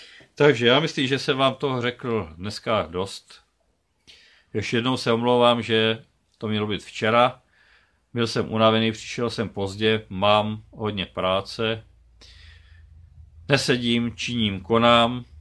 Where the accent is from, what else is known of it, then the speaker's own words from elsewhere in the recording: Moravia, Czechia; Jsem Moravák, jsem Čechoslovák, mám rád tuto zem. Moji vlast, ve které jsem se narodil, pro kterou umřu.